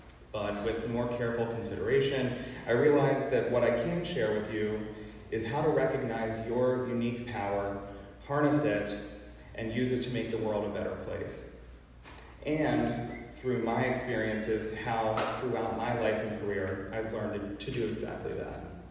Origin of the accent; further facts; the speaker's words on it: State College, Pennsylvania, United States; I'm actually from State College, Pennsylvania, which is where Penn State is.